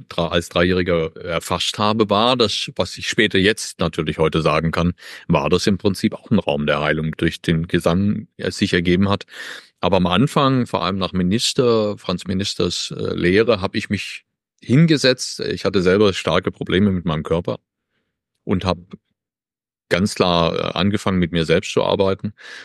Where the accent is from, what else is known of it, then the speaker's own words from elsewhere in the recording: Germany; wie ich 2012 wieder nach Hause kam, nach Deutschland oder in mein Heimatland kam